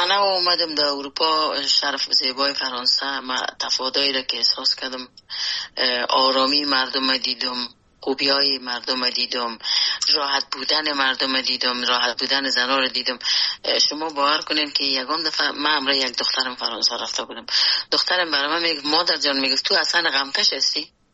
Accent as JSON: {"language": "Persian", "country": "Afghanistan", "tie": "born or raised there", "moved": "yes", "said": "خود اجتماع افغانستان که در اوج بزرگ شدیم، در اوج کار کردیم"}